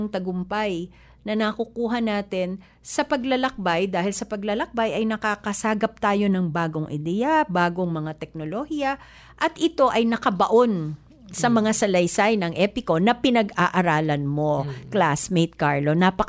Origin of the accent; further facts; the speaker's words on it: Tondo, Metro Manila, Philippines; Diba, halimbawa ako, dahil ako ay galing sa Tondo, hindi Tagalog talaga kami, o di ano, sabihin mo nang angkan ni na Raha Sulaiman, mm-hmm.